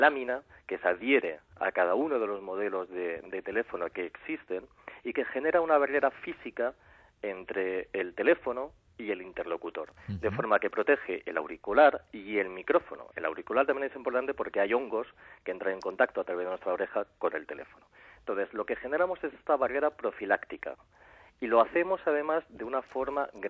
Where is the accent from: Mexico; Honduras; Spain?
Spain; Community of Madrid; esa es la imagen que nosotros estamos transmitiendo como madrileños